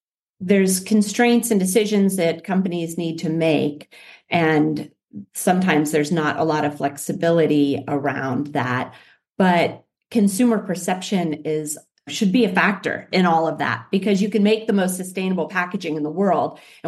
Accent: California, United States; I grew up in California in Silicon Valley and moved back to Silicon Valley.

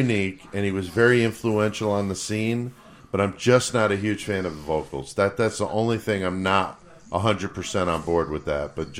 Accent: Connecticut, United States; Of course, we're from Connecticut

